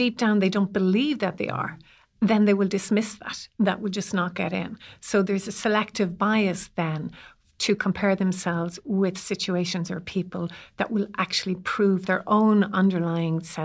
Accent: Ireland; And I think as Irish people, we're incredibly hard on ourselves and quick to put ourselves down

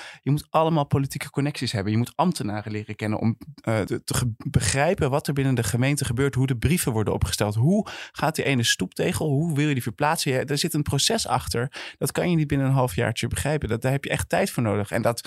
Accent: Amsterdam, North Holland, Netherlands; Als Amsterdammer, als inwoner van de stad, die gelooft in het democratische proces

